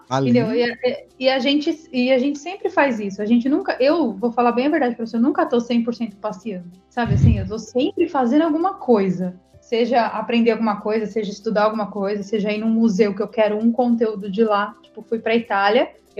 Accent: Brazil; born there; cala a boca, nasci no Brasil, sabe assim?

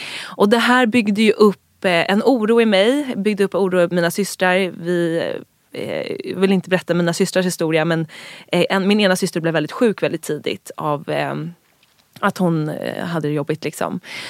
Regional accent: Dalarö, Stockholm County, Sweden; Jag är uppvuxen ute på Dalarö i skärgården, ett litet samhälle. Jag är uppvuxen med min mamma och mina två systrar.

